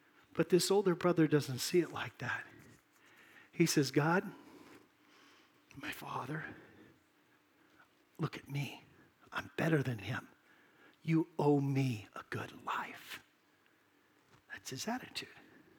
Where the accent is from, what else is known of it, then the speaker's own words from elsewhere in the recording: California, United States; When I grew up in California, my buddies and I would go to OB, Ocean Beach. It's at the west end of Golden Gate Park.